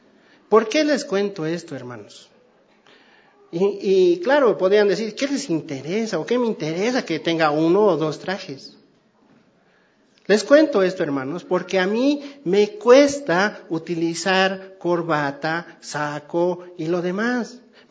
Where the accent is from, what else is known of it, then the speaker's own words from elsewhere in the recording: Chuquisaca, Bolivia; born there; Chuquisaca, en un pueblo, Tangamandapio, no mentira. He nacido ahí en un pueblito. Es lindo, me gusta mucho mi pueblo.